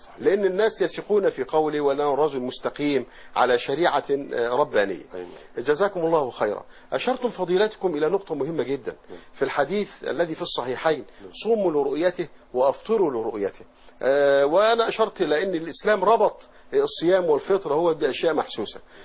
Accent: Egypt; نحن الآن في بلادنا مصر

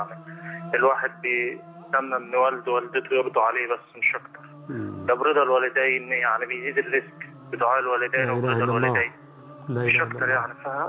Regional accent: Egypt; احنا ممكن هنا نساعدها كمصريين

